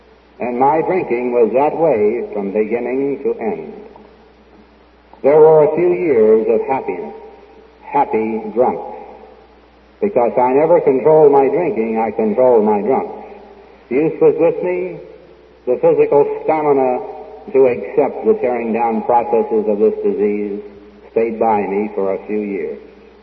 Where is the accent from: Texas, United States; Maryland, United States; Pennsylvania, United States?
Maryland, United States; Baltimore; I was born and raised in Baltimore, but as fate would have it, I transferred to the eastern shore of Maryland.